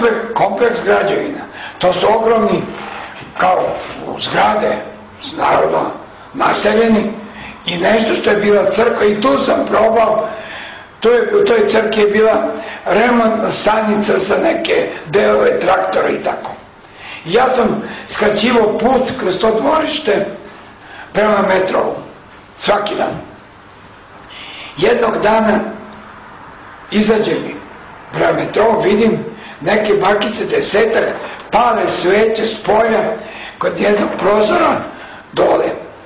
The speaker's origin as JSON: {"language": "Serbian", "country": "Serbia", "said": "ja sam iz Srbije"}